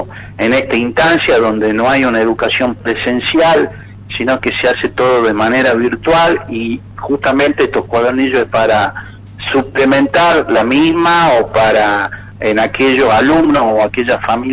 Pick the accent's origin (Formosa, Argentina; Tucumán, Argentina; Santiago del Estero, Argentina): Tucumán, Argentina; como tucumanos